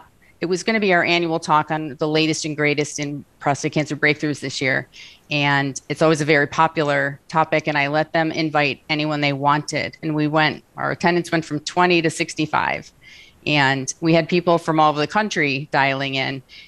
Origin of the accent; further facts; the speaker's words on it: East Coast, United States; now in California, United States; I'm from the East Coast originally. I worked in Hartford, Connecticut, and I was involved in a large cancer program